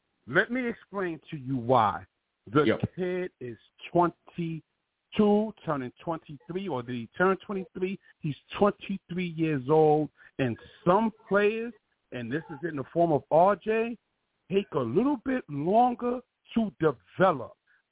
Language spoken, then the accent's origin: English; New York, United States; from Harlem, a.k.a.